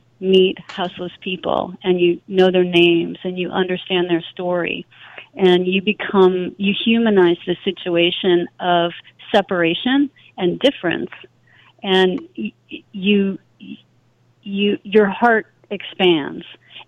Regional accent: Philadelphia, Pennsylvania, United States; And I'm from Philadelphia.

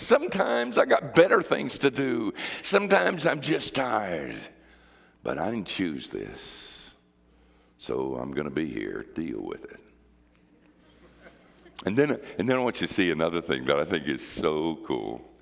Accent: North Carolina, United States; we came back from North Carolina, the mountains, where I grew up, to be in Hurricane Andrew.

